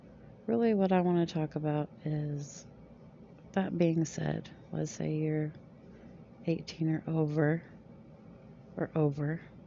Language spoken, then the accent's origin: English; Texas, United States; I am from Texas in the United States.